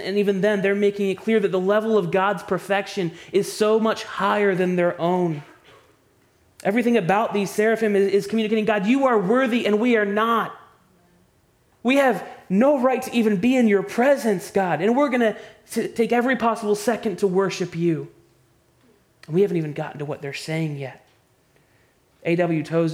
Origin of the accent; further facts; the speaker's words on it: Maryland, United States; now in North Carolina, United States; See, I'm from Maryland. I love Maryland. You all know that. I love the Orioles. I love Baltimore, everything about it, but nobody goes on vacation to Maryland.